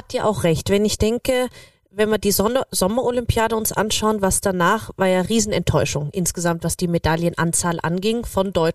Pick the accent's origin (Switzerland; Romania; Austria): Austria; als Österreicher